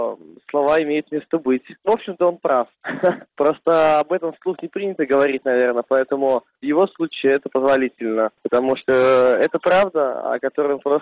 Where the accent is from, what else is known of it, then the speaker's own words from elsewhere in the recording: Belarus; Все белорусы коренные.